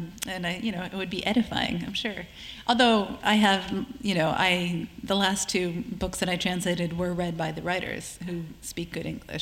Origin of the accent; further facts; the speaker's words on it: United States; although Chris is Australian and I'm American, so that's, you know, a certain difference.